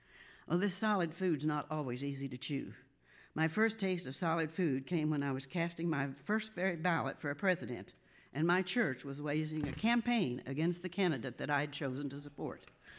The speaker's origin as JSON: {"language": "English", "town": "Marion", "country": "United States", "tie": "born or raised there", "said": "I was born in Marion. I grew up in Marion. I raised my family in Marion, and I'm still here today."}